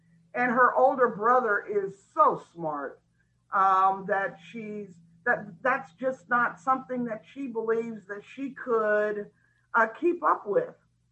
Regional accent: New Albany, Indiana, United States; I grew up in New Albany, Indiana, which is really close to Louisville, Kentucky, just a little small town, but I lived on a farm

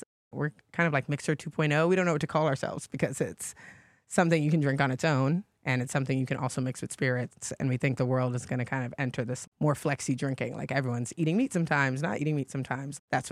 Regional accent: New York City, New York, United States; I'm from the Bronx, New York.

